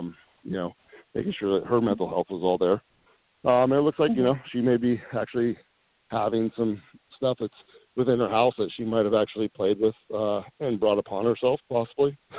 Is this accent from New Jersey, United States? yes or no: no; Alaska, United States; during our time in Alaska, which I grew up in Alaska, and I can tell you stories from when I was younger and stuff and things like that.